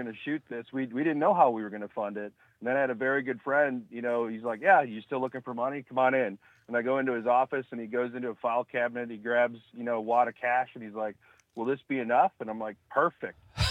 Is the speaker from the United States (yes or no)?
yes; Oshkosh, Wisconsin, United States; I grew up in Oshkosh. So okay. I guess we kind of call ourselves Northeast Wisconsin.